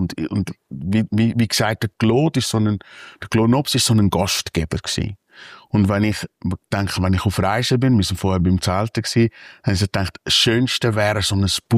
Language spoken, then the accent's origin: German; Switzerland; Es ist an einem Ort, wo ich selber in der Nähe aufgewachsen bin. Ich bin am Zürichsee aufgewachsen.